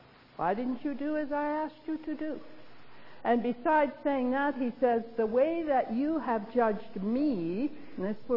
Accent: Canada; moved away; I was from Canada, had just moved into Chicagoland.

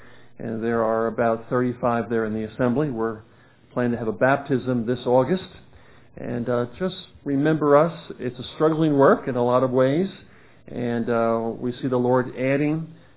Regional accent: Tampa, Florida, United States; I'm from Tampa, Florida, and it's a little warmer where I come from, but it's good to be here with warm fellowship and warm believers.

